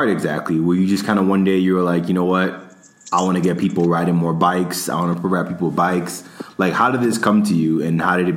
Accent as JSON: {"language": "English", "region": "New York", "country": "United States", "said": "because I'm from New York and, you know, biking culture is huge."}